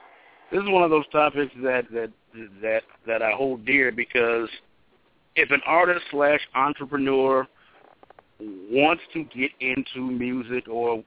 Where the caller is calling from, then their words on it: Philadelphia, Pennsylvania, United States; in Philadelphia, brother.